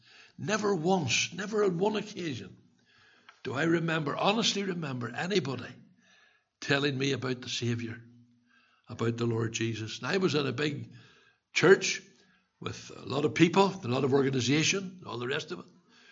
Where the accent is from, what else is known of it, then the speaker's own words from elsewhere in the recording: Belfast, Northern Ireland, United Kingdom; I was born in Tigers Bay.